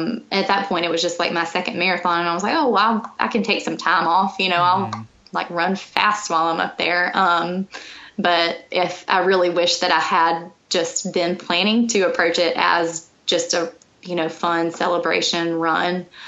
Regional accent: Alabama, United States; I'm from Alabama. Like, it's hot.

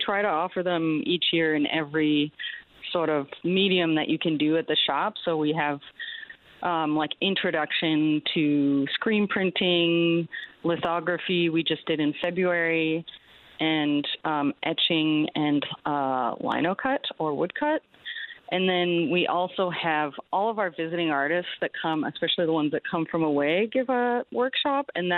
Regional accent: Montreal, Quebec, Canada; Okay, so I am originally from Montreal, born and raised.

